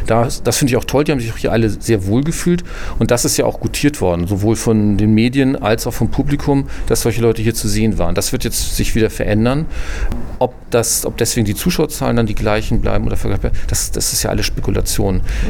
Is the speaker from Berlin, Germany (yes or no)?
no; Hamburg, Germany; also selbst ich als Hamburger habe es verstanden